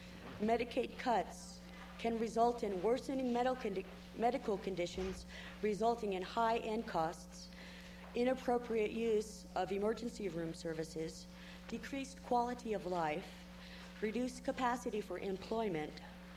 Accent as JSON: {"language": "English", "town": "Ketchikan", "region": "Alaska", "country": "United States", "said": "I am from Ketchikan, Alaska."}